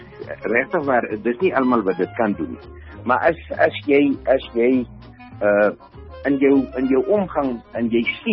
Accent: Northern Cape, South Africa; ek is maar een boerling van die Noordkaap, ek is op Kuimoes gebore, ek het in Abington gematrikuleer, en toe is ek Bloemfontein toe, Weermacht toe.

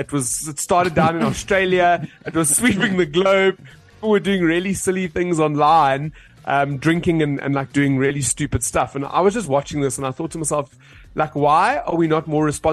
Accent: Johannesburg, Gauteng, South Africa; Actually, I'm from Joburg. I'm just going to throw that out there. People think I'm Cape Townian because I've got that Cape Townian tone.

